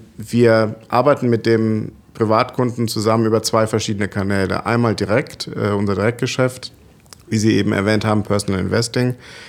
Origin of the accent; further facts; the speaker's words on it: Cologne, North Rhine-Westphalia, Germany; now in Frankfurt, Germany; Ich bin aus Köln damals nach Frankfurt gekommen